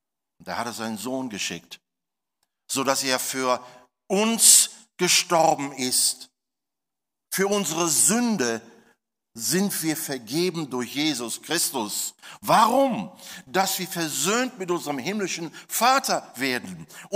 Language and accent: German; Australia; German is a second language; Wisst ihr, wo Paradies ist? Bei uns in Australien. Okay, das war der erste, letzte deutsche, australische Witz, den ihr heute hört.